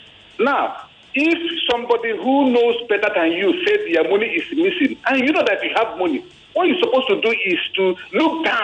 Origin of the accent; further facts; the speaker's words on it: Imo, Nigeria; You see, I'm from Imo State.